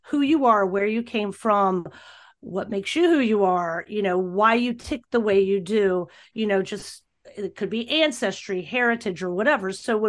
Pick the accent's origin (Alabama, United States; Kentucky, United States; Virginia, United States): Virginia, United States; now in North Carolina, United States; I'm from Virginia and I live in North Carolina. Now I'm only 3 hours away from my family